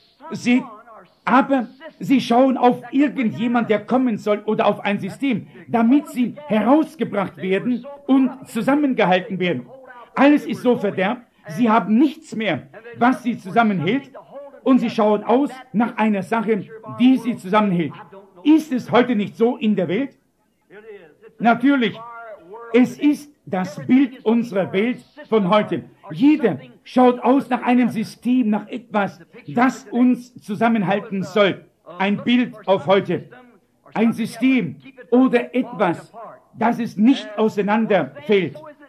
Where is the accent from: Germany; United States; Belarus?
United States; Arizona; Ich bin ja aus Arizona und ich habe eine der großen Schulen vor kurzem betrachtet